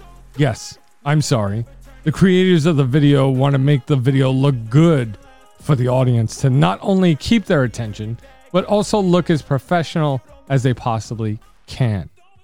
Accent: New York, United States; accent: New York; But I assure you, that's just my New York accent and years of experience in this field.

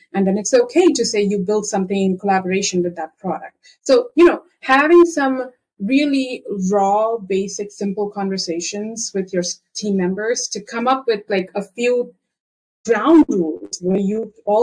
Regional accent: India; I'm from India.

